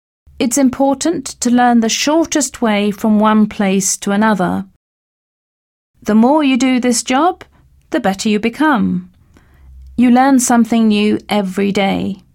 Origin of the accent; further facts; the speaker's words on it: London, United Kingdom; accent: Cockney; A Cockney. I'm a Cockney.